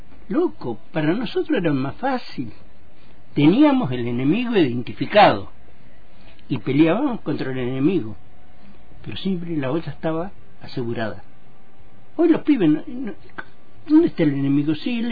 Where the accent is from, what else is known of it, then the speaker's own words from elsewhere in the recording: El Mayal, Neuquén, Argentina; Sí, soy neuquino. Yo más que neuquino soy cordillerano.